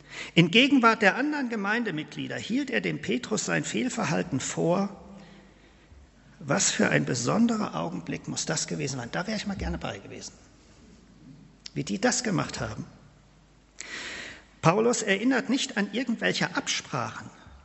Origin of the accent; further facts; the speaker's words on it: North Rhine-Westphalia, Germany; Ich komme ja aus dem Siegerland.